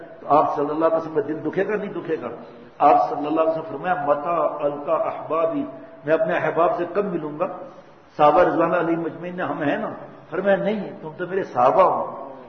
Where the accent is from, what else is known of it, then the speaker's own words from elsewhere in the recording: Karachi, Sindh, Pakistan; born there; میں اگرچہ میری پیدائش کراچی کی ہے، لیکن ہم گاؤں جاتے تھے